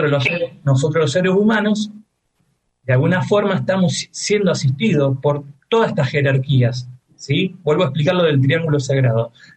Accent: Rosario, Santa Fe, Argentina; como bien dijo Lore, soy de Rosario, tengo 41 años

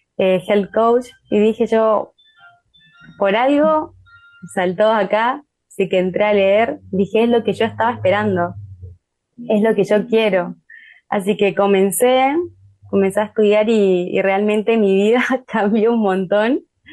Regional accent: Resistencia, Chaco, Argentina; now in Córdoba, Argentina; Me crié en Resistencia Chaco, soy de allá, o porque vivo allá porque hoy vivo actualmente en Córdoba Capital, junto a mi familia

